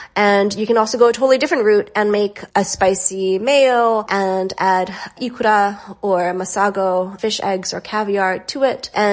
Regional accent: Hawaii, United States; So I grew up in Hawaii. So my idea of Thanksgiving and Christmas is a little bit different from maybe what like a person raised on the mainland, their idea of Thanksgiving is.

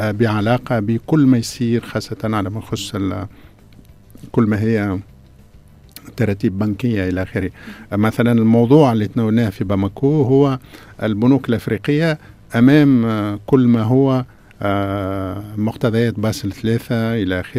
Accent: Tunisia; لكن أنا اللي يهمني كتونسي وقت اللي نشارك أنا في هذه الأمور

